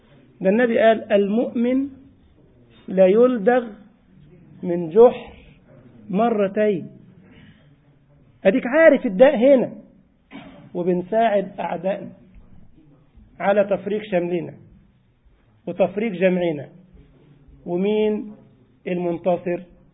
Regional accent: Egypt; وأنا مصري ما شاء الله

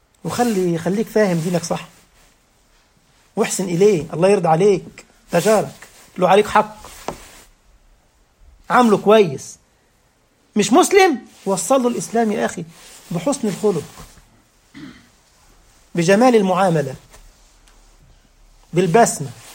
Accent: Egypt; الناس عندنا في مصر الأمثال الشعبية دي

